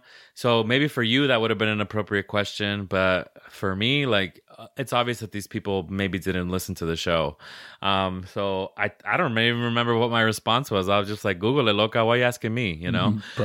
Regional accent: Puerto Rico; first language es; English is a second language; now in United States; I grew up in Puerto Rico and haven't spoken Spanish regularly in so long. I moved to the US in 1996.

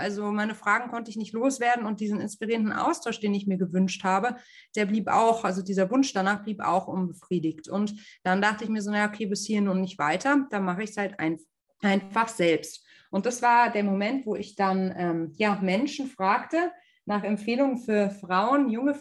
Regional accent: Munich, Bavaria, Germany; born there; now in Hamburg, Germany; Ich bin gebürtige Münchnerin, bin nach Hamburg gezogen

